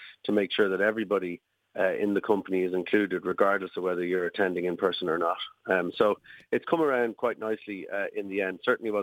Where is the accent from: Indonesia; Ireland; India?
Ireland; Dublin, Leinster; Yeah, my own background. You know, I grew up in Dublin, went to Trinity.